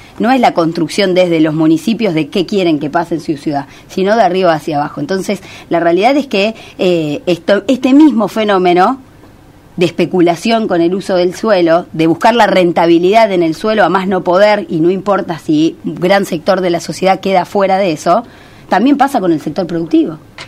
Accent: Santo Tomé, Santa Fe, Argentina; o Santo Tomé, digamos, la ciudad de donde vengo

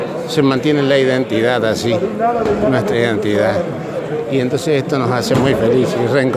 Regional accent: Chajarí, Entre Ríos, Argentina; Yo soy de Chajarí.

